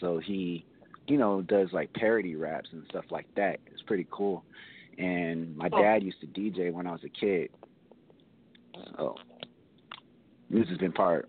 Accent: Rodeo, California, United States; I'm from a little town in California called Rodeo. It's like a small town in East Bay. And I still stay in the East Bay.

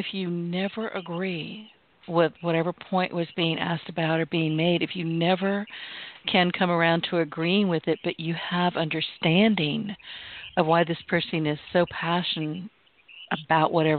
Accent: the South, United States; well, I'm from the South.

